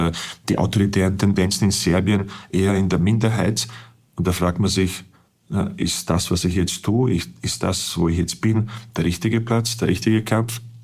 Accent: Bosnia & Herzegovina; German is a second language; now in Austria; Ich bin sicherlich in Österreich angekommen. Das ist meine zweite Heimat. Deutsch ist meine zweite Sprache. Meine Kinder sind in Österreich auf die Welt gekommen, sehen Österreich absolut als die erste Heimat. Also für sie ist Bosnien eine weit entfernte zweite Heimat.

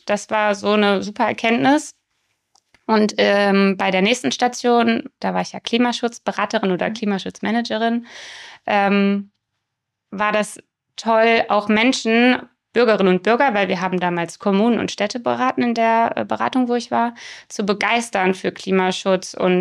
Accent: Hanover, Lower Saxony, Germany; Ich komme aus Hannover, bin hier in der Region geboren, zur Schule gegangen und habe Wirtschaftswissenschaften in Hannover studiert im Bachelor. Und meinen Master habe ich dann im Ausland absolviert. Ich war in Schottland

